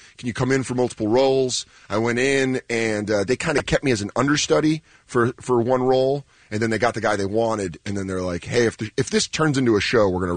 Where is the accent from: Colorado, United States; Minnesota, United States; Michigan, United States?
Colorado, United States; I'm a high plane. I'm from Colorado. We didn't get the proper amount of oxygen.